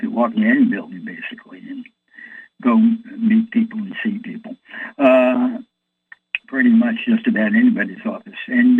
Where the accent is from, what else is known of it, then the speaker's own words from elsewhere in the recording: New York City, New York, United States; I'm from New York City, and New York City is a Democratic political town.